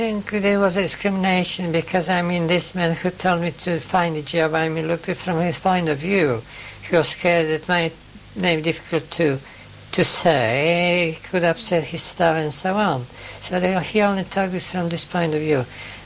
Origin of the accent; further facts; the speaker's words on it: United Kingdom; born there; But I mean, I'm British born.